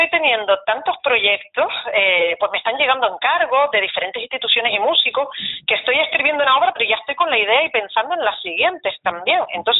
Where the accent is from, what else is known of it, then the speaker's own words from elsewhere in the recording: Vecindario, Canary Islands, Spain; Luego a los 7 años empecé en la banda de música de mi pueblo … de vecindario, y entonces ahí fue donde empecé a tocar el oboe